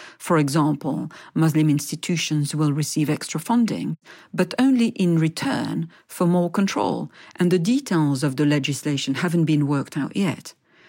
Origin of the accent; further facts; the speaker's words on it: Île-de-France, France; And certainly as children growing up in the Paris suburbs, we were very much viewed and indeed treated as an immigrant class who did not really belong